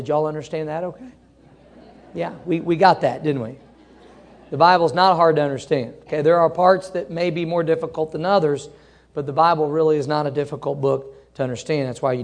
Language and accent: English; Missouri, United States; I grew up in Missouri. And as you know, in the Midwest and up in the North and so forth, it's very common.